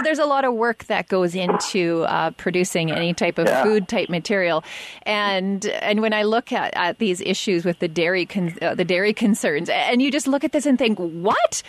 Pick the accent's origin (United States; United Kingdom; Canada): Canada; I think we all as Canadian families are very interested in how this is going to affect our lives, our bottom line